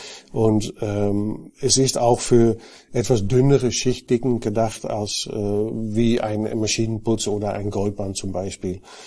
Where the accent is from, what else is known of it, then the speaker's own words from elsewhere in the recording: Netherlands; German is a second language; now in Germany; Ich bin Holländer, war auch bei Knauf in Holland tätig, bin aber seit 12 Jahren bei Knauf in Deutschland beruflich dann tätig